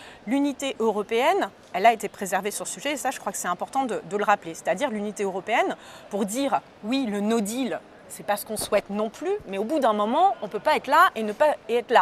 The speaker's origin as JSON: {"language": "French", "region": "Nouvelle-Aquitaine", "country": "France", "said": "Je suis bretonne aussi, je suis originaire du Limousin, je suis aussi attachée à mes racines. Mais je me sens européenne, donc identité plurielle."}